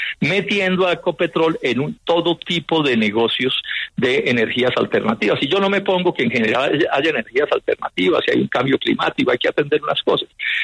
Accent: Colombia; Lo digo como colombiano y como accionista

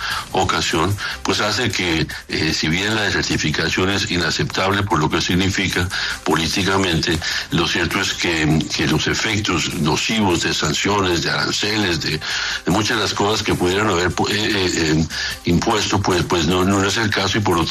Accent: Colombia; es un momento para que el país piense como colombianos

